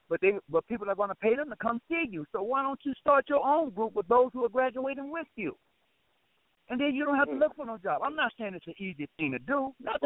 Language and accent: English; Mississippi, United States; I'm from Mississippi originally. So I go back once a year every year.